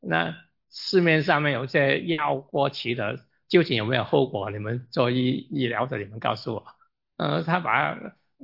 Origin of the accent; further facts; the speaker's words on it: China; 拿单好像我们中国人一样，骂人是转弯的。